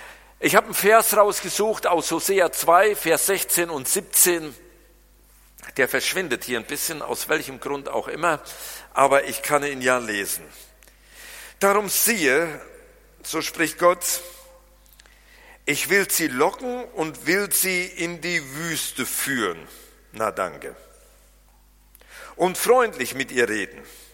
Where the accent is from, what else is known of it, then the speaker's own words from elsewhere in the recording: Germany; schon als typischer Deutscher habe ich mich beschwert